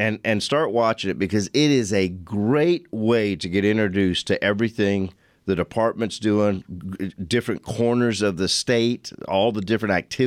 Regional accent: Arizona, United States; they know I'm from Arizona

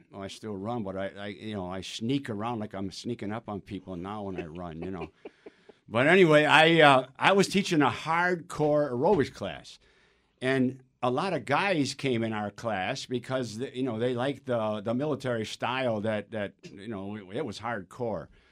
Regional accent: Wisconsin, United States; I'm from Wisconsin, yeah.

